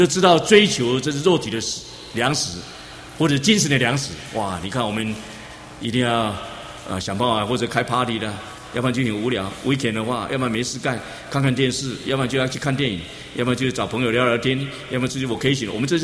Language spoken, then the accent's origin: Chinese; China; 我们中国人讲画一。画一个饼啊，来充饥